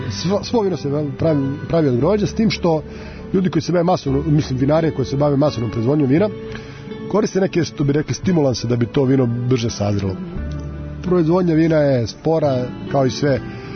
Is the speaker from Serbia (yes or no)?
yes; Bajina Bašta, Šumadija and Western Serbia, Serbia; also born or lived in Kraljevo / Belgrade; now in Novi Sad, Serbia; Ja sam iz Bajine Bašte u srednju školu u Kraljevo, pa sam studirao u Beogradu, radio u Bajinoj Bašti, sad radim i živim u Novom Sadu.